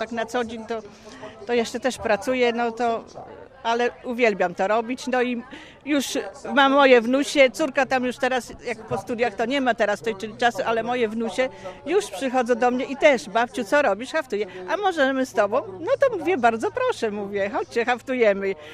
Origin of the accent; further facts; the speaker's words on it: Pomeranian Voivodeship, Poland; ja akurat jestem od urodzenia kaszubką, ale męża mam z borów tucholskich, więc się pomiesza, nasze regiony się pomieszały po prostu.